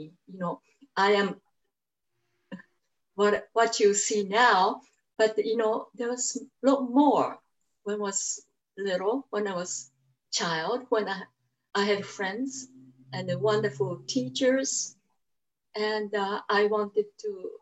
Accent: Japan; moved away as an adult; now in Canada; I was brought up in Japan. And I left Japan 1966 shortly after I graduated from high school. I met a man in Japan and I came to Canada to marry him, then my ex.

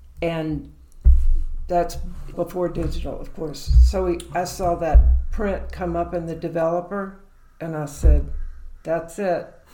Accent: Atlanta, Georgia, United States; I was born in Atlanta as

